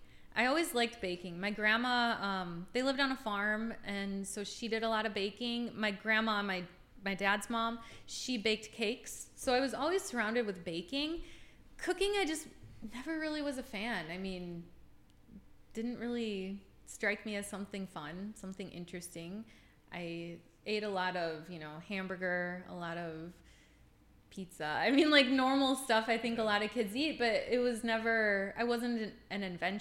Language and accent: English; Millville, Minnesota, United States; I'm originally from Millville, so about 20 miles from Rochester here. It's a small town, looking at more cows than people. I mean, it's like maybe 200 people, really small town.